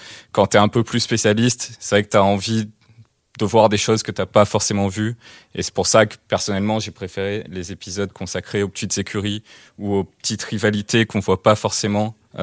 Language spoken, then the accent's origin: French; France; en tant que Français, on avait envie de voir vraiment sa victoire.